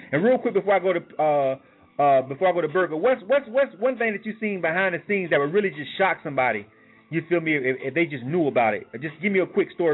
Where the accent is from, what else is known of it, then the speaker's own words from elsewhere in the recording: Florida, United States; You represent for the home state. I'm from Florida myself, too.